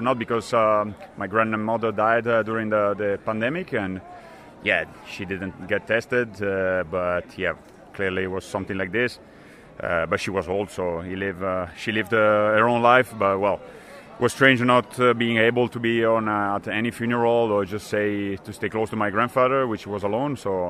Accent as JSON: {"language": "English", "town": "Milan", "region": "Lombardy", "country": "Italy", "second_language": "English", "lives_now": "Piacenza, Italy", "said": "I'm from Milan actually. I'm living in Piacenza, so yeah, the two cities are not far. But yeah, when I was kid I moved with my family, and so I grew up in more or less in the region around there."}